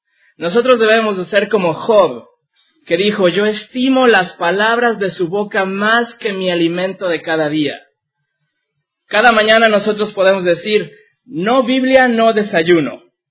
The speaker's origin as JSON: {"language": "Spanish", "country": "Mexico", "said": "yo soy de origen mexicano, entonces no se confundan si yo digo ustedes, quiere decir vosotros, ¿ok?"}